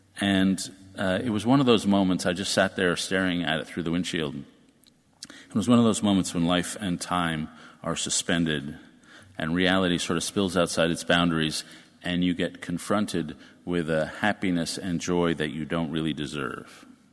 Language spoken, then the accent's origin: English; New York, United States; I moved to New York, my hometown.